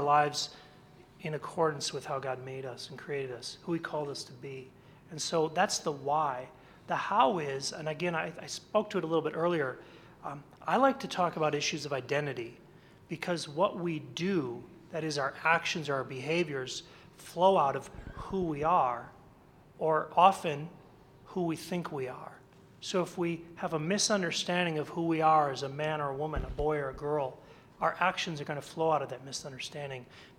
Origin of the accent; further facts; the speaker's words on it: Amro, Wisconsin, United States; I come from Amro, Wisconsin. It's the only Amro in the world because it's an anglicized version of a French trapper's name.